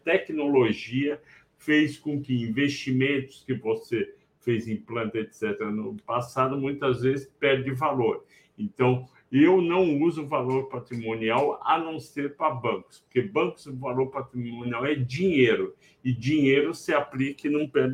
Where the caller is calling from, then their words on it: Alta Floresta, Mato Grosso, Brazil; sou de Alta Floresta, no Mato Grosso